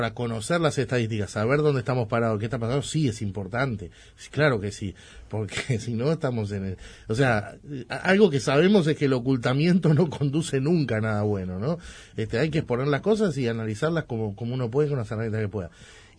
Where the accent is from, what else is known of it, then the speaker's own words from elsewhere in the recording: Uruguay; Entonces ahí sí tenemos que interpelarnos como uruguayos